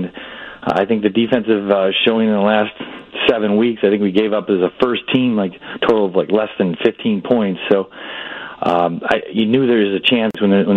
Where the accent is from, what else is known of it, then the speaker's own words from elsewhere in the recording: Illinois, United States; I'm originally from the South Suburbs, moved to Chicago when I was playing in the NFL